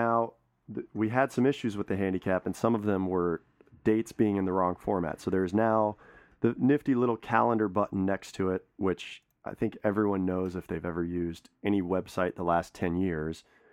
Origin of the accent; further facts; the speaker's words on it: Missouri, United States; We're from Missouri.